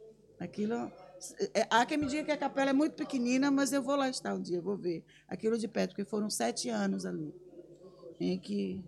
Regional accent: Bahia, Brazil; É um pintor lá da minha terra, é baiano.

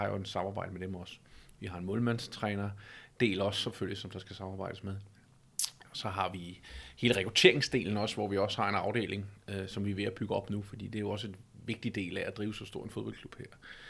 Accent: Amager, Capital Region of Denmark, Denmark; now in Stensballe, Denmark; Jeg er 41 år gammel. Jeg stammer oprindeligt fra Sjælland af, fra Amager. Men har igennem de sidste 15 år boet i Vestdanmark, fordi jeg har haft job på den her side af bæltet. Jeg bor til daglig i Stensballe.

